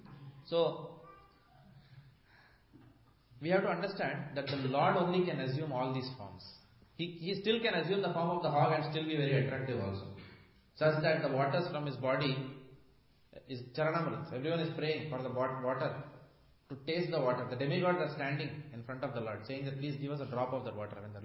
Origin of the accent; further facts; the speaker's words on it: India; especially since I come from India, whenever there is a problem, people run to the temple.